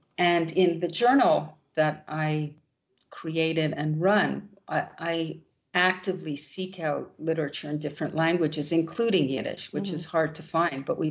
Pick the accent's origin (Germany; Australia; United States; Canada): Canada; Montreal, Quebec; I'm originally from Montreal, Canada, which is a bilingual province, which immediately got me very interested in language and other cultures.